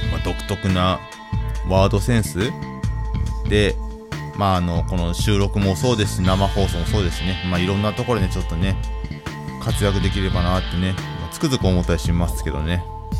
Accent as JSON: {"language": "Japanese", "region": "Ibaraki", "country": "Japan", "said": "僕茨城出身で、大阪の茨城じゃないですよ、茨城県の方ね、"}